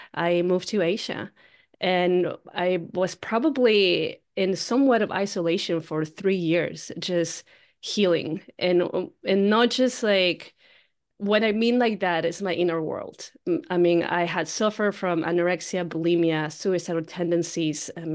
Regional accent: Peru; I'm like, okay, maybe it's because I'm from Peru, but then come to find out years later that my grandpa spoke Quechua, you know.

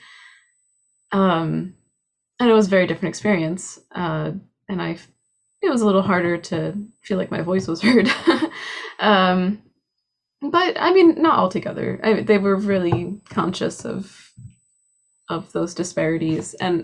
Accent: New Jersey, United States; maybe growing up in New Jersey, I had one experience

